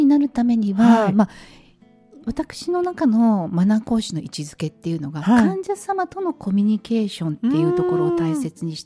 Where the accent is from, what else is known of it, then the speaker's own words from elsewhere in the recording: Kobe, Hyogo, Japan; 私自身が神戸出身でして